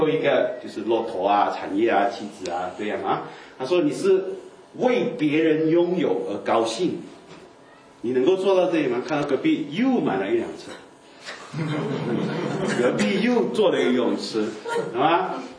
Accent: Hong Kong; 我香港人呢特别传神啊

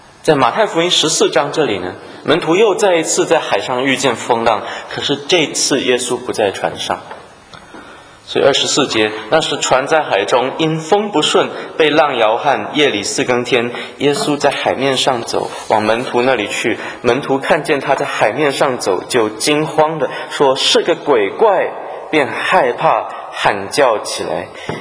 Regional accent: Taiwan; 这个台湾，我从台湾来，我们台湾话有一句话讲

